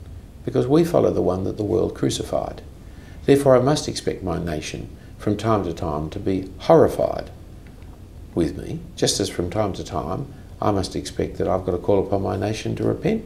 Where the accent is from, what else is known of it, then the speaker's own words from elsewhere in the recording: Australia; I'm not embarrassed about being an Australian. I'm very glad under God I am an Australian.